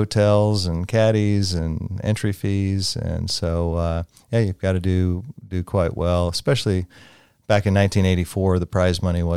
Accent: Valparaiso, Indiana, United States; also born or lived in Chicago; now in Sugar Land, United States; So I was born in Chicago and grew up in Valparaiso, Indiana, about an hour outside of the city, and went through high school there

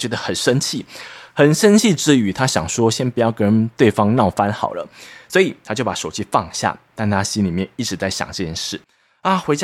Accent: Taiwan; first language Taiwanese Hokkien; Chinese is a second language; 因为我家小时候只讲台语，所以我上国小的时候，我在一年级，我不能够接受其他人都讲国语。

